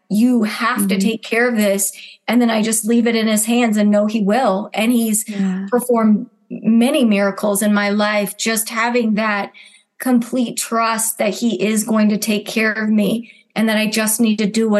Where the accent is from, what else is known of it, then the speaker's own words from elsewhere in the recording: Illinois, United States; So I grew up in Illinois. I am one of 13 children.